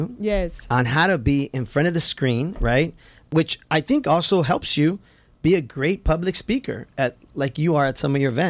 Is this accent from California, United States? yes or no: yes; California, United States; And I say, like when I was in college, well, I grew up in Orange County.